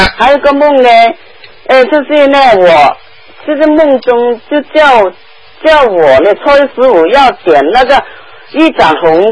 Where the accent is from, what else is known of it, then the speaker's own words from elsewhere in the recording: China; moved away; 我是从大陆来的嘛，来的差不多现在有八个月了。